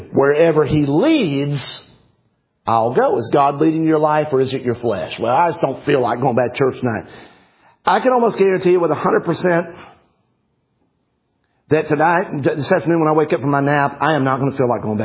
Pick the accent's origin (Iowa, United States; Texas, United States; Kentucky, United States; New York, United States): Texas, United States; Wills Point; I'm from Willis Point, Texas, and I'm at Lone Star Baptist College.